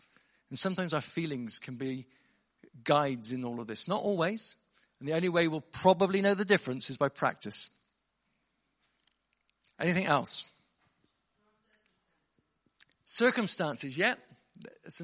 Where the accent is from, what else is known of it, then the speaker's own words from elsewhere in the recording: South West England, United Kingdom; I'm from Somerset, if you're wondering where the accent's from.